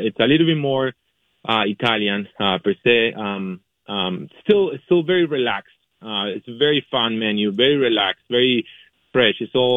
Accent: Uruguay; English is a second language; I'm from Uruguay originally

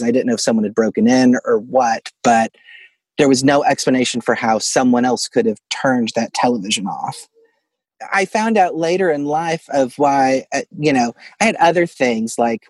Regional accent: Fort Smith, Arkansas, United States; I did. Yes, I grew up in Fort Smith, Arkansas, which was originally Hell on the Border, but that's its own.

